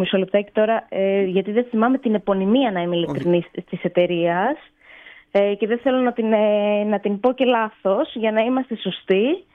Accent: South Aegean, Greece; Έχω τη χαρά να κατάγομαι από δύο πολύ όμορφα νησιά, την Νάξο και τη Σαντορίνη. Είμαι παιδί των Κυκλάδων.

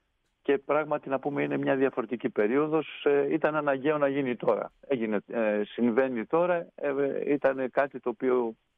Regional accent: Thessaloniki, Central Macedonia, Greece; moved away as an adult; now in Athens, Greece; Εγώ είμαι Θεσσαλονικιός, ναι. Βέβαια ζω στην Αθήνα πολλά χρόνια. Η διβάση μου πλέον είναι στην Αθήνα.

